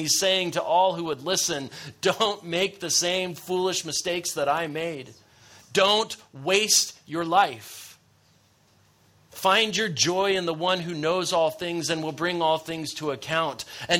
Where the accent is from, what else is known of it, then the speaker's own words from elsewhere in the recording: United States; I will confess, as an American, I don't have as much appreciation for that as you should have